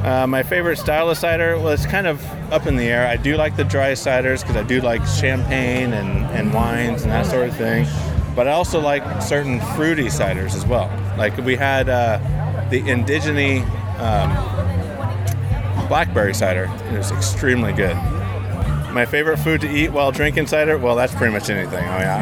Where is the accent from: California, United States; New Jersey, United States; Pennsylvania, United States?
California, United States; I'm from California.